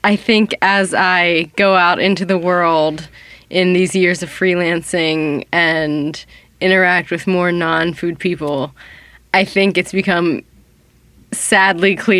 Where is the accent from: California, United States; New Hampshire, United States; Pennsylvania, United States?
Pennsylvania, United States; Pittsburgh; I can't even say it correctly because I grew up in Pittsburgh. Everyone just says pierogies.